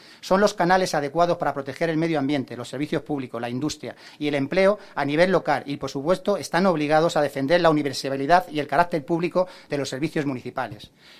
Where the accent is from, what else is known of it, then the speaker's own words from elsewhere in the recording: Velilla, Community of Madrid, Spain; porque al final somos españoles y, como tal, españoles somos de Velilla